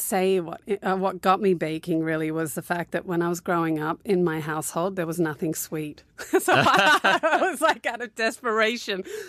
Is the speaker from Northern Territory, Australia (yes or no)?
no; Sydney, New South Wales, Australia; also born or lived in Newcastle / Canberra / Western Australia; I kind of grew up all around Australia. I was born in Newcastle, which is like 2 hours north of Sydney. And then we moved to Canberra. And then we went to the West Coast for 4 years. Yeah. And then back to Sydney.